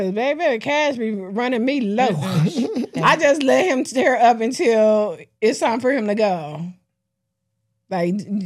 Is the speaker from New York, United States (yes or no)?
no; Los Angeles, California, United States; also born or lived in New Orleans; No, I'm from New Orleans, raised in Los Angeles.